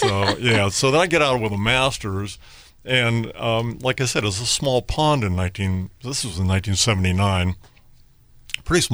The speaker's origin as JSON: {"language": "English", "region": "California", "country": "United States", "tie": "born or raised there", "also_born_or_lived": "Oregon / Africa", "said": "no, I grew up in Southern California."}